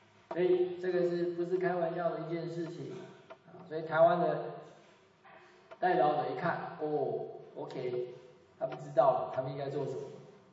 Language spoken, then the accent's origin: Chinese; Wuhan, Hubei, China; 武汉是我老家，怎么会有断层带？